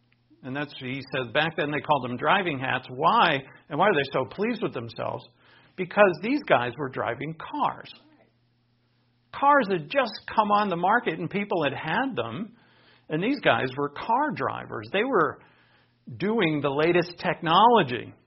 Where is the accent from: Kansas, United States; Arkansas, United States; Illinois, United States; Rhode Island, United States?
Rhode Island, United States; especially back in New England, we have very old buildings where I grew up in Rhode Island, some very old buildings, and they're beautiful.